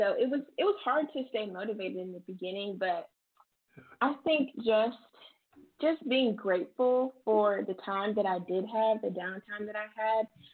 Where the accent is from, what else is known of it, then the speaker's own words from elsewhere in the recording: Illinois, United States; I was, of course, a title holder in my home state of Illinois